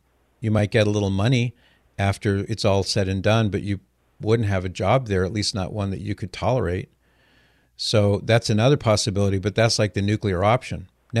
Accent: California, United States; We love California. I'm a native Californian. So is my wife. We're both born and raised in California, lived most of our lives in California, raised most of our kids, at least in the early days in California.

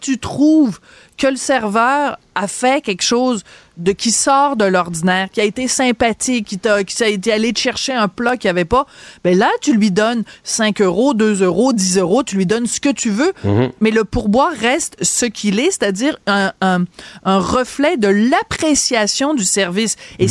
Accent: France; born there; vous le savez, je suis née en France

